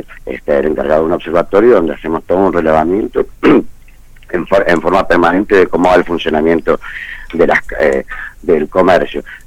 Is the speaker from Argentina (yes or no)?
yes; Argentina; somos sanmartinianos los argentinos